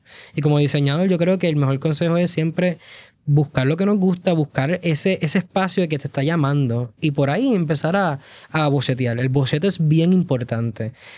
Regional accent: Puerto Rico

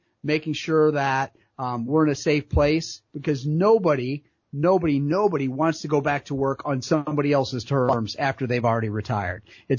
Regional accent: Pemberville, Ohio, United States; Growing up in Pemberville, Ohio, we're not sophisticated, we're not fancy.

